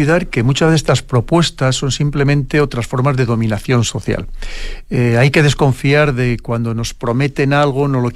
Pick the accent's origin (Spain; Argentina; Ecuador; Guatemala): Spain; algo que para ustedes como chilenos, como en mi caso como español, es algo que es muy importante